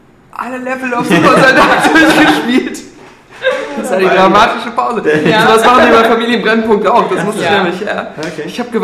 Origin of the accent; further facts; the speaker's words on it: Hürth, North Rhine-Westphalia, Germany; weil viele Folgen in meiner Heimat in Hürth gedreht werden